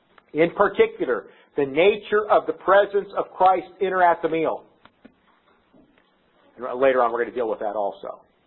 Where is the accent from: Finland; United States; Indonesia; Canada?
United States; California; In the Midwest, in Iowa, dinner is lunch and supper is dinner. I'm from California, though.